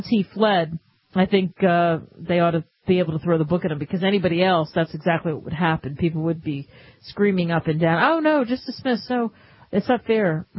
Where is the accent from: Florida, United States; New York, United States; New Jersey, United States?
New Jersey, United States; Camden; born or raised there